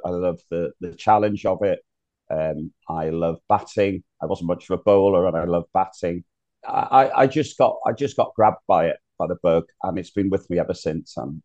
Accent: Bangor, Wales, United Kingdom; born there; I've just turned 61 years old. I was born in Bangor in the early 60s. And my parents actually were of Irish descent. And for the first 3 years of my life, believe it or not, I lived in Capel Curig.

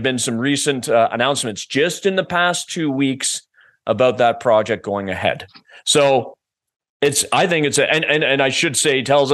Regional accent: Canada; and I'm Canadian, you know

